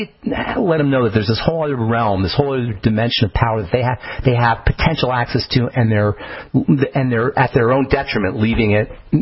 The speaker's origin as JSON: {"language": "English", "region": "New York", "country": "United States", "said": "I'm from New York, and it's the belly of the beast of the medical model."}